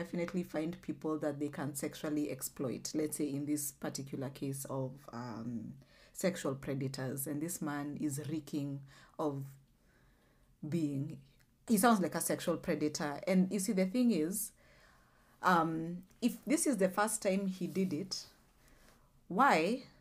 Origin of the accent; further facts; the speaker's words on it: Kenya; because we are Kenyan women, you and I.